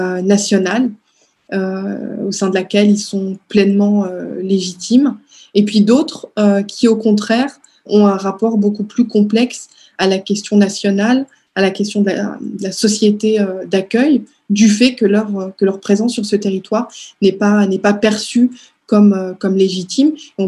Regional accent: Strasbourg, Grand Est, France; moved away; Je me disais, on peut pas passer toute une vie dans la ville où on est né.

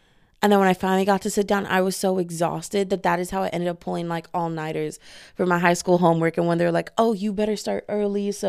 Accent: Texas, United States; So, and I'm from Texas, man. Hey, what go down? Whoop-de-whoop. So yes, I will say y'all a lot.

